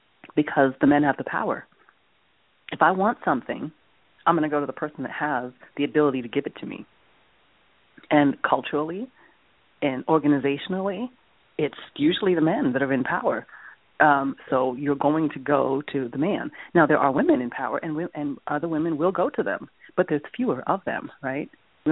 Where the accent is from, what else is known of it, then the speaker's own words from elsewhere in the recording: New York, United States; now in Los Angeles, United States; and so I'm originally from New York. And networking in New York is very different than networking here in Los Angeles, where I am now.